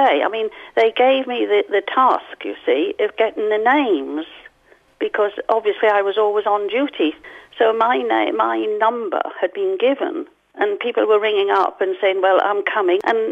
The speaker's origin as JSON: {"language": "English", "town": "Newcastle", "region": "North East England", "country": "United Kingdom", "said": "I come from Newcastle, but he was local."}